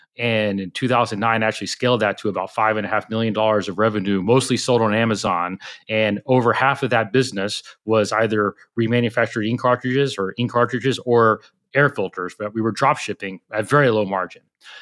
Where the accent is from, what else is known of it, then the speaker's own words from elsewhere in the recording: Talladega, Alabama, United States; So I grew up in Talladega, Alabama, and you know, Alabama was really driven by textiles